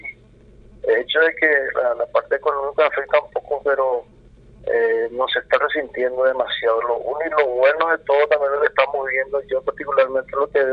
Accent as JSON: {"language": "Spanish", "country": "Paraguay", "said": "Y como todo paraguayo se caracteriza por ser una comunidad solidaria, ¿verdad?"}